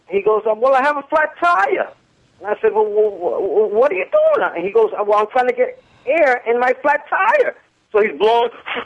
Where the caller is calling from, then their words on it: Jennings, Missouri, United States; I'm calling from Jennings, USA.